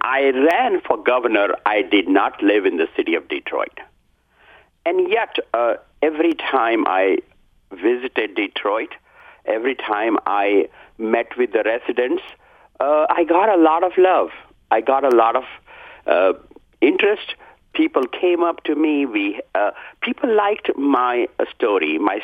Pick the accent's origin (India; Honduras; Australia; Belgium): India; southern India; moved away as an adult; now in United States; Well, you know, I grew up in India, southern India.